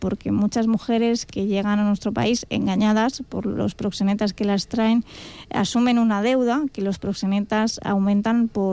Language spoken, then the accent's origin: Spanish; Catalonia, Spain; Yo soy catalana, la novela está ambientada en Madrid